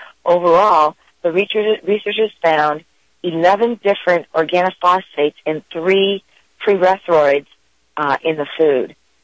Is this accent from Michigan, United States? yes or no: yes; Michigan, United States; I know that I came from Michigan, and we have these wonderful Michigan cherries. In fact, I think we grow more cherries in Michigan where I was living than anywhere.